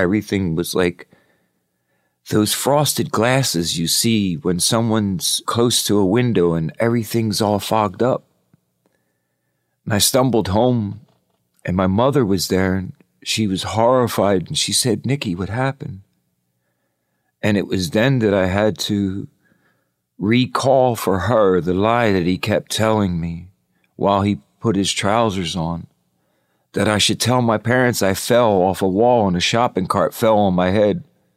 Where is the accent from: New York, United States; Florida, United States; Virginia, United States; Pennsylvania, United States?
Pennsylvania, United States; Philadelphia; I was raised in Southwest Philadelphia. My family lived in a small area of the Eastwick section, Southwest Philadelphia, and I was in a working class neighborhood.